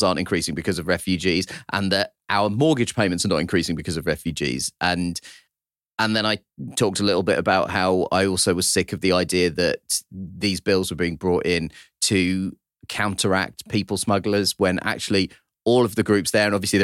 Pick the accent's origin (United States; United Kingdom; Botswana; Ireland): United Kingdom; my personal discomfort as a British Indian man